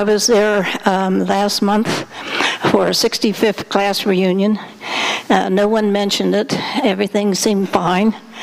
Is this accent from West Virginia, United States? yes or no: yes; Ravenswood, West Virginia, United States; born there; I was born in Ravenswood, West Virginia.